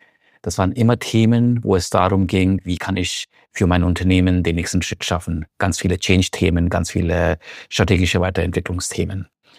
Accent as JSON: {"language": "German", "country": "India", "moved": "yes", "lives_now": "Germany", "said": "Ursprünglich aus Indien, bin aber jetzt seit dem Jahre 2000 in Deutschland."}